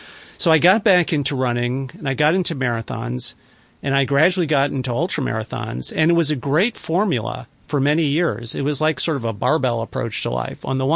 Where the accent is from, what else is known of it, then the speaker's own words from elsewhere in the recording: Chicago, Illinois, United States; And by the way, I grew up in Chicago, so it was an urban environment, not a lot of nature besides a few trees growing in front of the house.